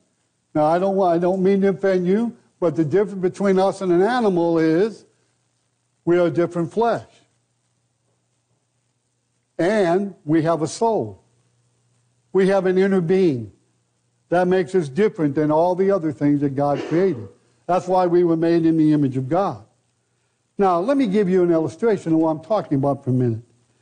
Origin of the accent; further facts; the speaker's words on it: United States; born there; Because I'm an American. I was born in the USA, and no matter how much I want to be born somewhere else, I'm always going to be an American.